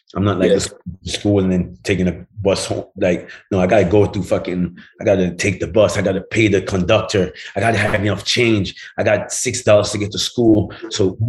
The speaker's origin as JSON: {"language": "English", "country": "Jamaica", "tie": "born or raised there", "moved": "yes", "lives_now": "United States", "said": "So anyway, that was me growing up in Jamaica. So I came to America now."}